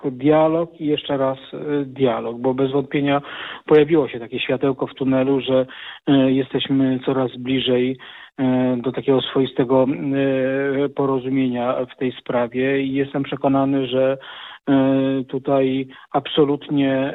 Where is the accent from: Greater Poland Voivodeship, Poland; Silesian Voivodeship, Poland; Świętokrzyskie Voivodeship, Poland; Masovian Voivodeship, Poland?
Masovian Voivodeship, Poland; Radom; Radom zasługuje absolutnie na więcej. Piękne miasto, moje rodzinne miasto